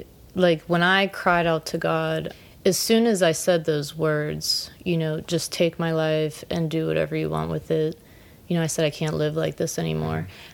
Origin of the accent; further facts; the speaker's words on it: Pittsburgh, Pennsylvania, United States; I grew up here in Pittsburgh. Yeah, I've always been in Pittsburgh.